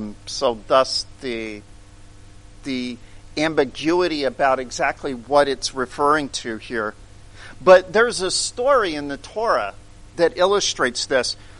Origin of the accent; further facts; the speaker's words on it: Missouri, United States; Growing up in Missouri, we had the royals, but that wasn't the same kind of monarch.